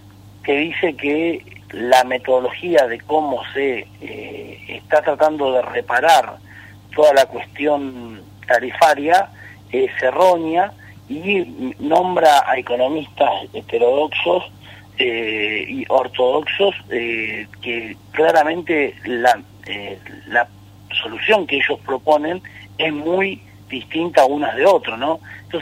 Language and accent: Spanish; Santa Fe, Argentina; como los santafesinos nos merecemos para los próximos 20, 30 años